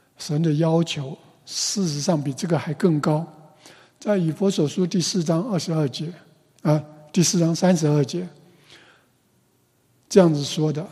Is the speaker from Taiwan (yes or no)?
no; China; 我们中国人也说啊，富不过三代，或者说呢，积善之家必有余庆。